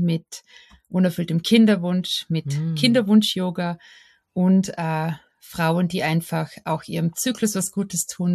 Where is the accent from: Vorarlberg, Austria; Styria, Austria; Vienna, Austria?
Vorarlberg, Austria; Ich komme aus dem Westen von Österreich, also direkt an der Schweizer Grenze.